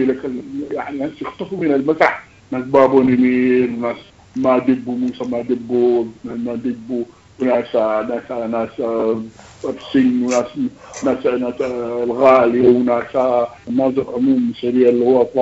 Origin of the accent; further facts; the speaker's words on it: Sudan; عندنا في السودان شمال السودان في دولة السودان في جمهورية السودان